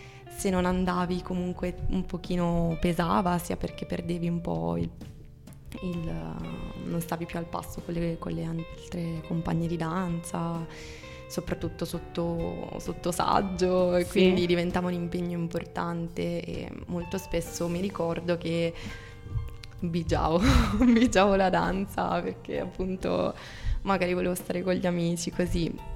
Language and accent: Italian; Sesto San Giovanni, Lombardy, Italy; now in Perugia, Italy; E mi sono trasferita a Perugia per l'università, quindi ho fatto qui l'università. In realtà appunto vengo da Sesto San Giovanni, vicino a Milano.